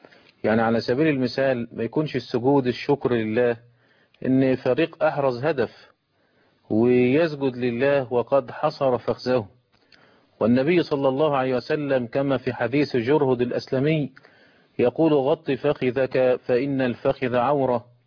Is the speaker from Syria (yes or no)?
no; Egypt